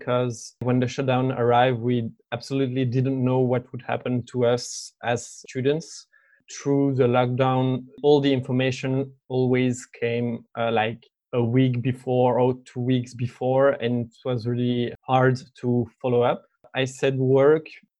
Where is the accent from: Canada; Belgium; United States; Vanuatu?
Belgium; Brussels, Brussels-Capital Region; English is a second language; I'm also from Brussels